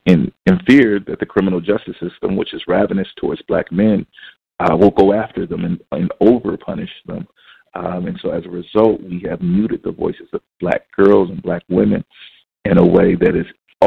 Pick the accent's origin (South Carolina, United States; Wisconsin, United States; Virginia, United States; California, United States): California, United States; Los Angeles; and I got used to this growing up in South Central LA, I'm walking down the street with my 2 older brothers and maybe 1 friend. Well, that's 4 people, and that was considered a gang in Los Angeles.